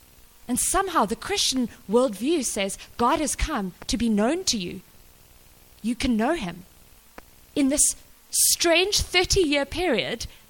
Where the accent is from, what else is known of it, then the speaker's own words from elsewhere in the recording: Cape Town, Western Cape, South Africa; when I was growing up in Cape Town